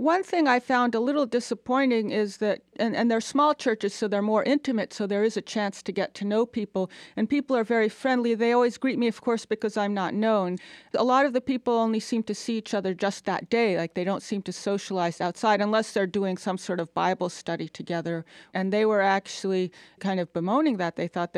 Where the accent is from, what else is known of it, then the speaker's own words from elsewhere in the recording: Boston, Massachusetts, United States; now in Atlanta, United States; I'm from Boston. And when I came here, I didn't have the sense that Atlanta was the South.